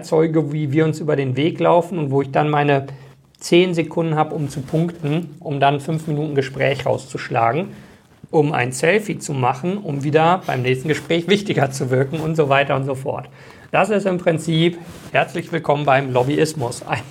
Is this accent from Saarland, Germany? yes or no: no; Bochum, North Rhine-Westphalia, Germany; das ist größer als meine Heimatstadt Bochum.